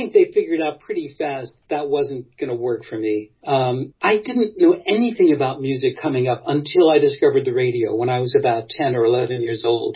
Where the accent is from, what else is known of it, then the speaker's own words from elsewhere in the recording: Manhattan, New York, United States; I grew up in Manhattan. I grew up Midtown.